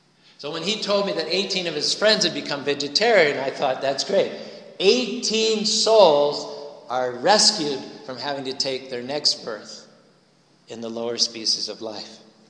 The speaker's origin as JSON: {"language": "English", "region": "Utah", "country": "United States", "said": "We're from Utah, right? We know all about multi-level marketing."}